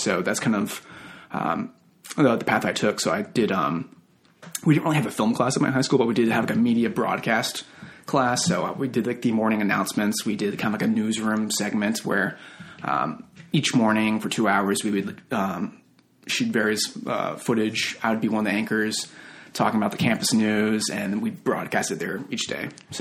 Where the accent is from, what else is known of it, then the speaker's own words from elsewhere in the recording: Houston, Texas, United States; moved away as an adult; also born or lived in North Carolina; now in Sherman Oaks, United States; Houston, Texas for 18 years. I went out to school in North Carolina at the University of North Carolina School of the Arts for film school.